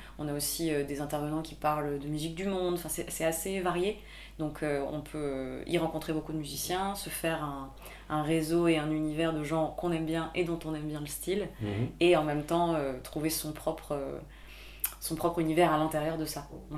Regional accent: Chambéry, Auvergne-Rhône-Alpes, France; also born or lived in Perpignan; j'ai grandi, j'ai deux berceaux, le sud de la France vers Perpignan, où j'ai vécu jusqu'à mes 10 ans, et ensuite Rhône-Alpes, plus précisément Chambéry, où j'ai fait mon adolescence jusqu'à 17 ans.

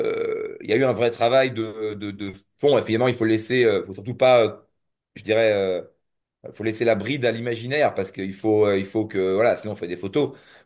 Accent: Montreuil, Île-de-France, France; En plus, elle habite Montreuil, là où j'ai grandi.

